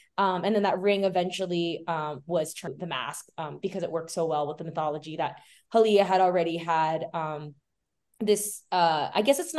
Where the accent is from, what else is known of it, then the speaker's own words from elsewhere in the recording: Florida, United States; now in Los Angeles, United States; I grew up in South Florida where, you know, there wasn't a large Filipino community.